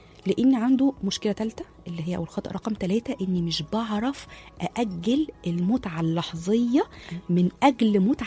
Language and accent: Arabic; Egypt; احنا كمصريين دول اكتر. اشهر ثلاث حاجات بنعملهم في حياتنا